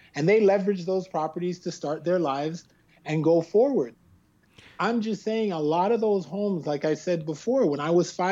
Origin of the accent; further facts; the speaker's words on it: Canada; my wife's African American and I'm West Indian Canadian.